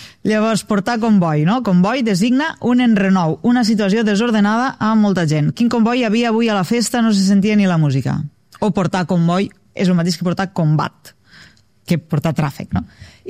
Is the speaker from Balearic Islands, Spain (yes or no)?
no; Catalonia, Spain; que ja som els últims habitants de la Terra de fer-les servir d'esta manera, que som la gent del Delta